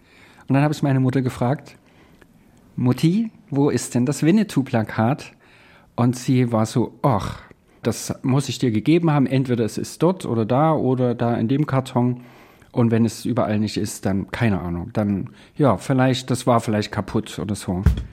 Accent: Saxony, Germany; Ich bin im Erzgebirge aufgewachsen. DDR-Zeit muss so Mitte der 80er gewesen sein. Und ich war damals 10, 11 Jahre alt.

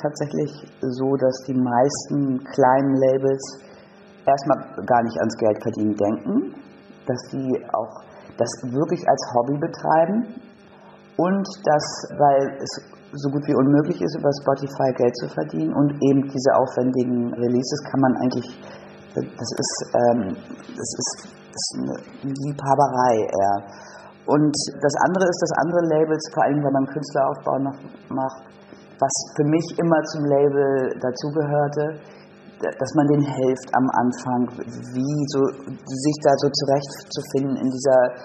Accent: Berlin, Germany; Also ich komme ja aus Berlin.

